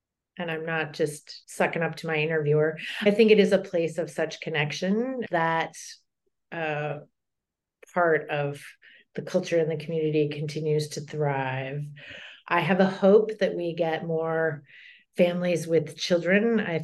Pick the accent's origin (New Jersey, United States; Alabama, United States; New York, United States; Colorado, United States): Colorado, United States; Growing up in Colorado, you have lots of mountainsides covered with aspen trees.